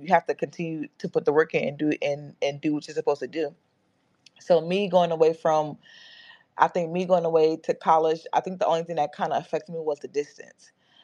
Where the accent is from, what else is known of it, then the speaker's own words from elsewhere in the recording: New Jersey, United States; born there; So I was born in New Jersey, and I spent most of my summers going back and forth from New Jersey to Nigeria.